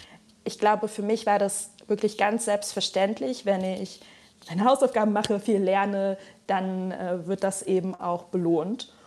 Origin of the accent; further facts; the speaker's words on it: Frankfurt, Hesse, Germany; weil ich eben in Frankfurt aufgewachsen bin, eine international geprägte Großstadt mit Menschen aus den verschiedensten Teilen der Welt, ein sehr großer Anteil von Personen mit Migrationshintergrund.